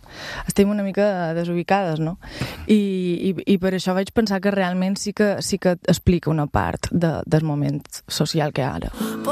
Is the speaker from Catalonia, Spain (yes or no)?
no; Valldemossa, Balearic Islands, Spain; per defecte som mallorquina i a més som de Valldemossa, que vendria a ser el poble més paradisíac i més turístic de tot Mallorca.